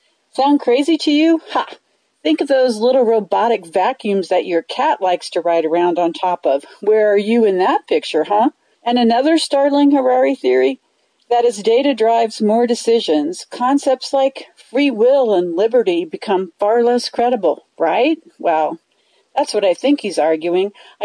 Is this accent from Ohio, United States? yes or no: no; Dodge City, Kansas, United States; from Dodge City, Kansas